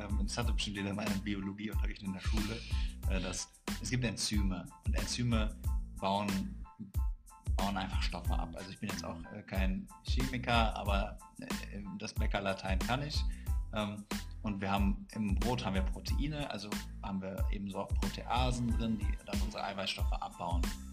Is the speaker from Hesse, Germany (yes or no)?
no; Düsseldorf, North Rhine-Westphalia, Germany; ich bin erstmal 23 Jahre alt. Wir kommen beide aus Düsseldorf